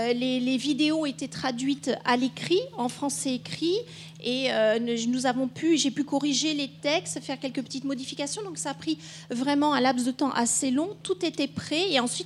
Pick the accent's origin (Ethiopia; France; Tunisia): France; Bordeaux, Nouvelle-Aquitaine; je suis originaire de Bordeaux